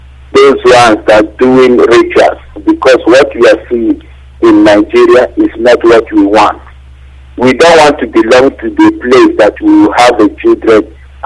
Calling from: South Africa; Okay, I'm calling from South Africa.

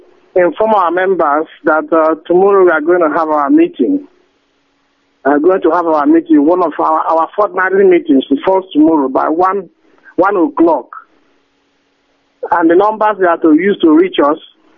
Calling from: Lagos, Nigeria; I'm calling from Lagos.

